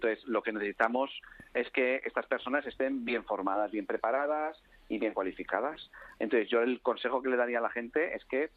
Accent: Spain; cuando era pequeño en España

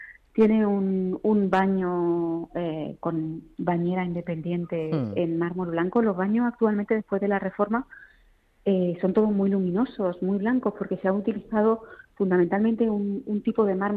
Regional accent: Granada, Andalusia, Spain; now in Madrid, Spain; Yo que soy de Granada, siempre, antes de trabajar aquí, siempre me pareció que este hotel es puro Madrid.

